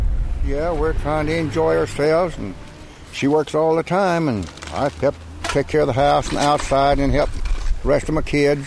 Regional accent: Yakima, Washington, United States; from Yakima. That's my daughter, Peggy. She's from Yakima.

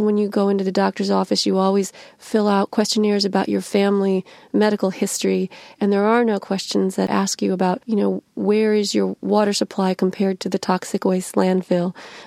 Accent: Illinois, United States; I grew up right in the middle of the middlest state in America, the second of the three I states. Illinois is both an industrial state.

